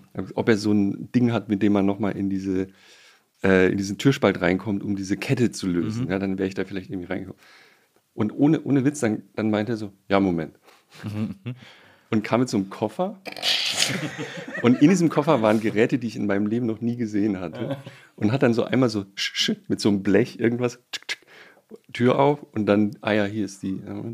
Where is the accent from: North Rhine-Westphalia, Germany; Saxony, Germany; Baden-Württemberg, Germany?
Baden-Württemberg, Germany; als Badener ist einem das völlig fremd, was da abgeht.